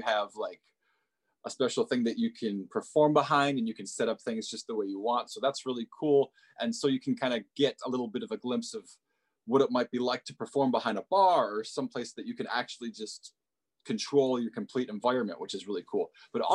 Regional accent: Michigan, United States; I grew up in Michigan and went to school in Pittsburgh, which isn't very far.

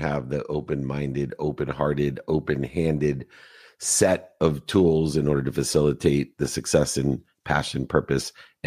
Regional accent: San Diego, California, United States; Well, the other thing I grew up in San Diego.

